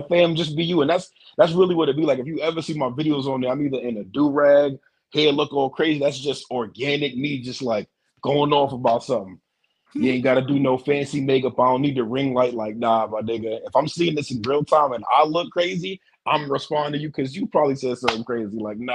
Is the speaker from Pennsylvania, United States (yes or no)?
no; New York City, New York, United States; grew up, born and raised in the Bronx, New York. But both of my parents are Jamaican. I'm the youngest of 6 kids.